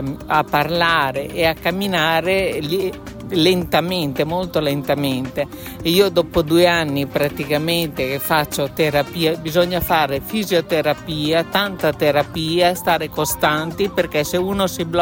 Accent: Bologna, Emilia-Romagna, Italy; Sono di Bologna.

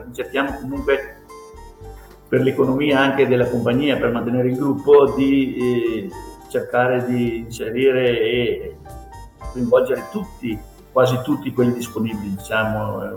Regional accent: Verona, Veneto, Italy; accent: Veronese dialect; io faccio l'adattamento nel nostro dialetto veronese.

